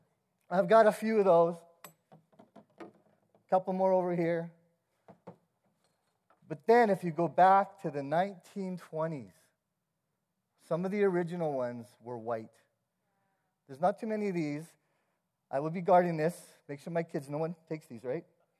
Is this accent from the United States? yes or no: no; Onaway, Alberta, Canada; I grew up in Onaway, which is minutes from Alberta Beach.